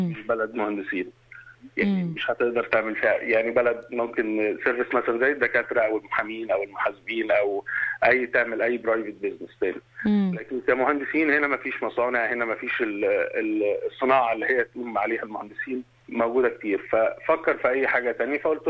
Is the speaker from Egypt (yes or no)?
yes; Egypt; now in Australia; اكل الشارع اشهر حاجه موجوده عندنا في مصر، عربيات الكشري موجوده في كل حته